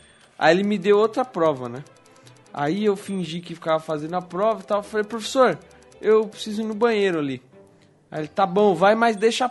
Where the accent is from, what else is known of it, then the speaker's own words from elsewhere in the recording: Bahia, Brazil; born there; como eu nasci na Bahia, na minha cidade tinha muito burro, né?